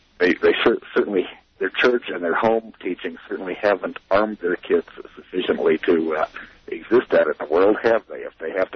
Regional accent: St. Louis, Missouri, United States; I grew up in South St. Louis, and in the public school, we had a Christmas program every year

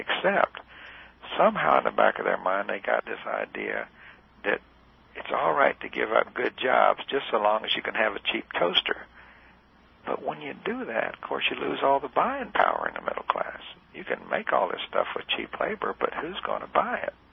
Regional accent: the South, United States; Well, I grew up in the South, and I know what you're talking about.

